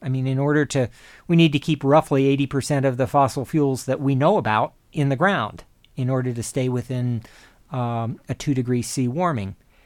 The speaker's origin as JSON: {"language": "English", "town": "Rockville", "region": "Maryland", "country": "United States", "tie": "born or raised there", "said": "grew up in my hometown of Rockville, Maryland"}